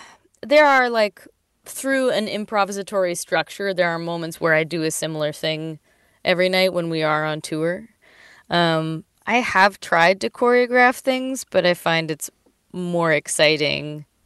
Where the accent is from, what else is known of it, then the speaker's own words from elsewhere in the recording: Cambridge, Massachusetts, United States; also born or lived in Manhattan; Yeah, I was born in Manhattan, and then we quickly moved to Massachusetts, and that's where I really grew up, in Cambridge.